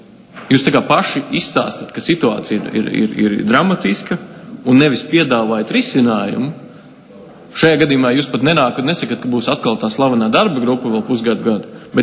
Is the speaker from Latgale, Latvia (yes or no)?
no; Liepāja, Kurzeme, Latvia; Un es kā liepājnieks vēl par Liepāju gribu pakomentēt.